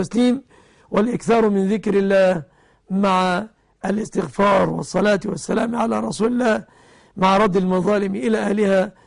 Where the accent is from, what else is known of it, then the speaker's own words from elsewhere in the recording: Egypt; وأسأل الله أن يحفظ بلادنا مصر آمنة مطمئنة